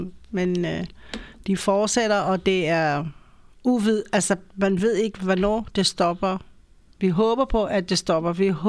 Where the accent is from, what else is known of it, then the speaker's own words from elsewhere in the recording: Israel; jeg kommer også fra Israel, og du kommer ja. Også, da vi boede i Israel